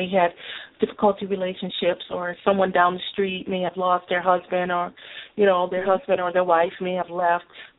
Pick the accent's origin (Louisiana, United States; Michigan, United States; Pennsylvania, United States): Louisiana, United States; New Orleans; I remember, you know, growing up in New Orleans